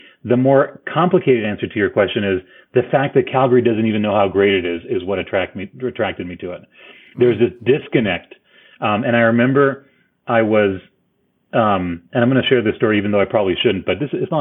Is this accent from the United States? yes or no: no; Argentina; I grew up in Argentina in the 1980s